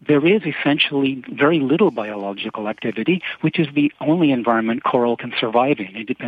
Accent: Canada; As a Canadian who has worked in a Canadian aquarium, and we have the largest coastline in the world

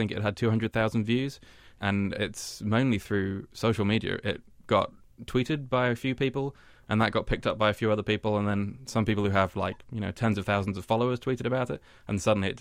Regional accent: Nottingham, East Midlands, United Kingdom; moved away as an adult; also born or lived in Kent / Liverpool; now in New York, United States; I'm from the UK. I was born in Kent and grew up in Nottingham, and I was living in Liverpool before I came over here 2.5 years ago.

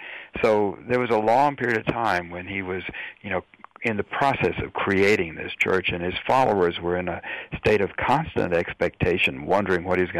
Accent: Dallas, Texas, United States; I grew up in Dallas, and when I was a teenager, I was very religious

